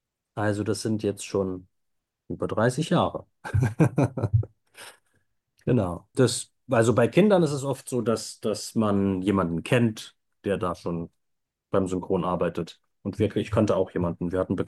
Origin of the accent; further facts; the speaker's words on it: Berlin, Germany; Ja, ich komme aus Berlin, bin hier auch zur Schule gegangen, hier geboren und aufgewachsen.